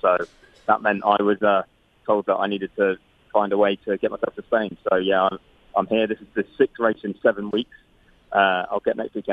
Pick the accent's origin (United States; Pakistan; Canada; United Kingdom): United Kingdom; as a Brit